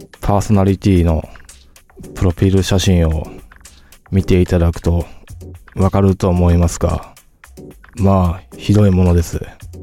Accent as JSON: {"language": "Japanese", "town": "Kobe", "region": "Hyogo", "country": "Japan", "tie": "born or raised there", "said": "生まれは兵庫県の神戸市で、小学校、中学校、高校まで神戸で生まれ育ちました。"}